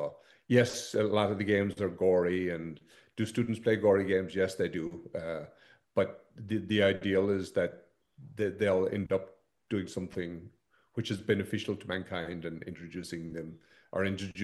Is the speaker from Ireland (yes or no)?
yes; Ireland; And I'm Irish, so I like some Irish movies.